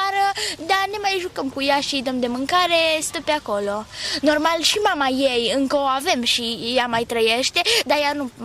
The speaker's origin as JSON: {"language": "Romanian", "town": "Petroșani", "region": "Hunedoara County", "country": "Romania", "said": "Noi venim din Hunedoara, județul Hunedoara, orașul Petroșani."}